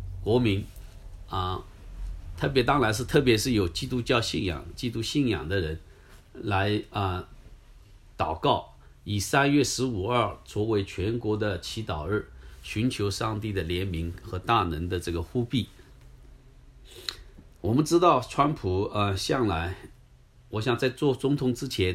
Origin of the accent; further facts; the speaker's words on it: China; moved away as an adult; now in United States; 是说我是土生土长的一个中国人，虽然在可能在到了美国20岁到了美国来，91年到现在居住在美国的时间比居住在中国的时间还长